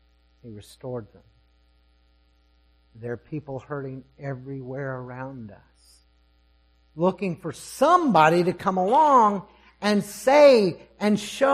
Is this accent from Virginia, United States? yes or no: no; Mississippi, United States; I'm from South Mississippi.